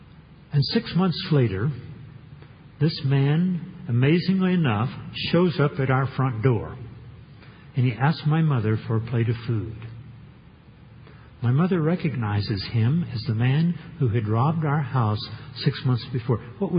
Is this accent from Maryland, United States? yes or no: no; Texas, United States; When I was a small boy growing up in East Texas during the Depression years, and yes, I'm old enough to have been a small boy during the 1930s